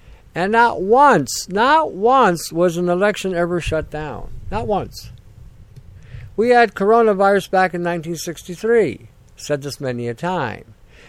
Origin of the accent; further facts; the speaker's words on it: United States; now in Canada; I was at the time growing up in the United States and then later on I came to Canada.